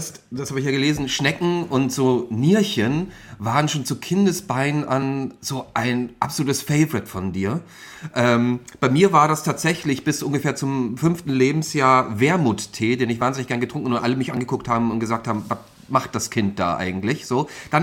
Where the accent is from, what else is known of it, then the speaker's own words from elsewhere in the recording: Austria; ich bin ja nun mal Schluchtenscheißer, das heißt also, ich bin ja Österreicher eigentlich